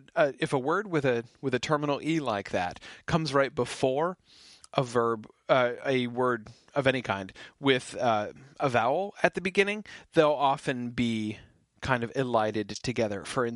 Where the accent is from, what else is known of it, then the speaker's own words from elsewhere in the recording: United States; I apologize. I'm an American.